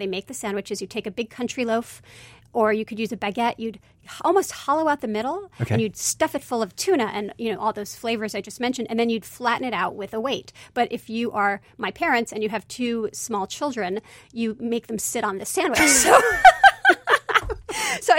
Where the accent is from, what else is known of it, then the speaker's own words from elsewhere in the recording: Brooklyn, New York, United States; I grew up in Brooklyn, and my family spent every single summer, every August, in France.